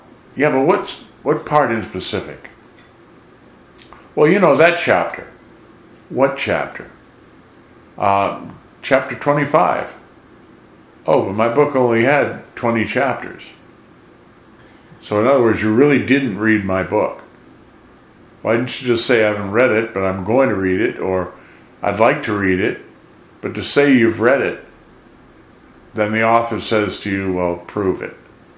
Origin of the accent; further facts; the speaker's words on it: United States; Well, as an American, more importantly, as a Christian